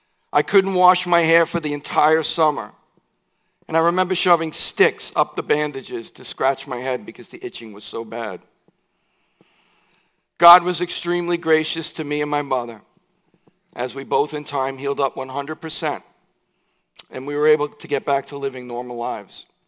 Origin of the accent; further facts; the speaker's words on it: Commack, New York, United States; eventually ended up in Commack, where my mom still resides today. I experienced what you would call a normal upbringing.